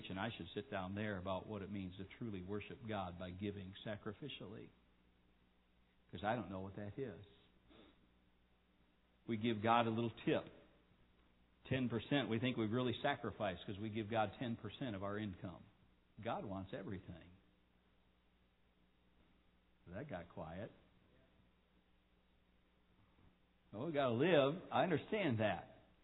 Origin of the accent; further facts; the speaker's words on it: United States; I thought, I don't need to talk to these people about sacrifice. I'm an American.